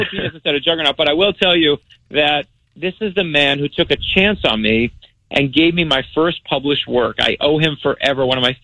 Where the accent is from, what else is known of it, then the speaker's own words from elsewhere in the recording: Brooklyn, New York, United States; And I'm from New York originally in Brooklyn